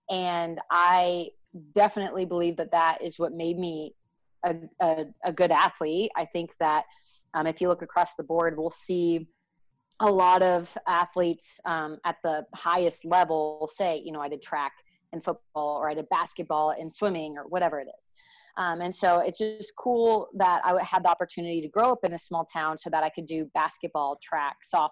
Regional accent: Geneva, United States; but loved growing up in Geneva. Both my parents are teachers and coaches.

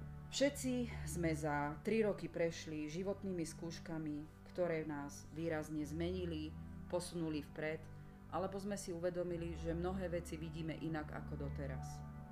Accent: Banská Bystrica, Banská Bystrica Region, Slovakia; som z Banskej Bystrice a aj tento rok som si pre vás niečo málo o tom pripravila

